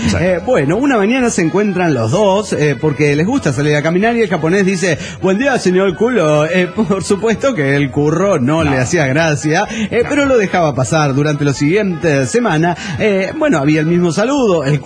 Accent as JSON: {"language": "Spanish", "town": "Axochiapan", "region": "Morelos", "country": "Mexico", "said": "de Axochapán, Morelos, México."}